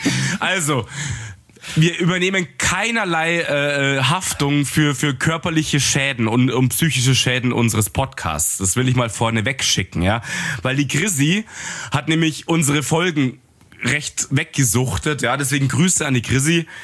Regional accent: Munich, Bavaria, Germany; als Münchner, der hier so Low-Gebäude nur kennt

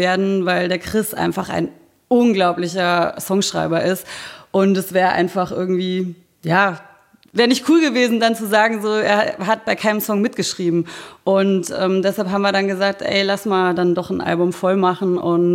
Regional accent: Giessen, Hesse, Germany; wir kommen aus Gießen, das ist in Hessen und wir machen Alternative Rock.

